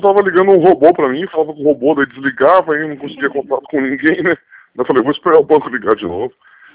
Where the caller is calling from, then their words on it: Campo Grande, Mato Grosso do Sul, Brazil; Eu falo de Campo Grande.